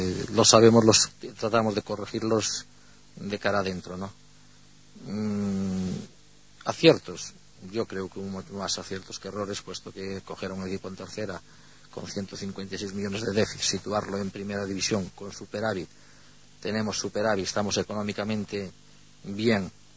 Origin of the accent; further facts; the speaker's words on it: Amio, Galicia, Spain; born there